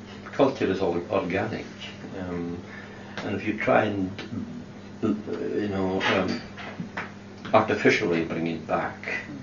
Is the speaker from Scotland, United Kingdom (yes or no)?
yes; Scotland, United Kingdom; first language Scottish Gaelic; English is a second language; A Gaelic-speaking village or district in Lewis, Borb. I went to school there. I couldn't speak any English. It was just yes and no.